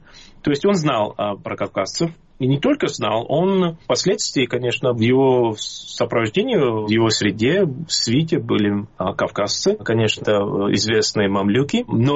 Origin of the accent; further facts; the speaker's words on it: Tbilisi, Georgia; То, что он тбилисец, я как раз из Тбилиси, для меня это интересно.